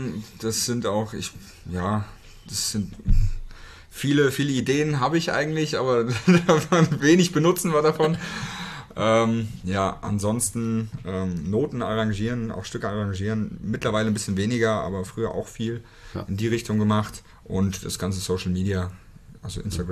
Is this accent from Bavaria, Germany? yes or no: no; Hünfeld, Hesse, Germany; Ich bin in Hünfeld geboren, auch nicht in Fulda.